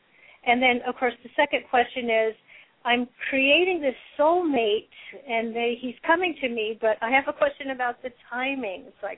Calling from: Cloverdale, California, United States; I'm in Cloverdale, California.

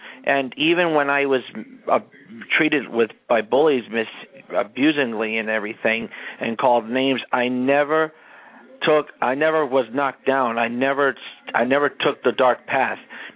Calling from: New Jersey, United States; I'm calling from New Jersey, and good afternoon, Your Honor.

